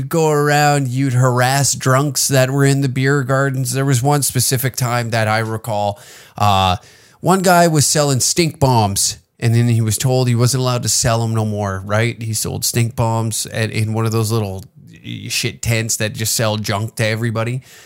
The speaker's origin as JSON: {"language": "English", "town": "Taber", "region": "Alberta", "country": "Canada", "tie": "born or raised there", "said": "I grew up in Taber, Alberta."}